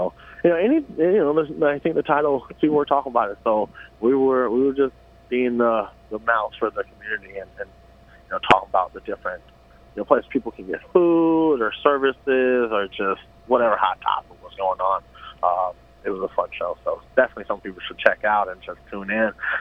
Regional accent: Chico, California, United States; I grew up here in Chico and I haven't been a lot of places. I haven't traveled too many places.

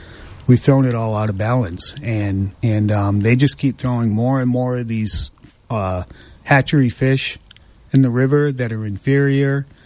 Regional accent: East Coast, United States; But you know, I grew up on the East Coast, and the salmon were already long gone from the rivers by then.

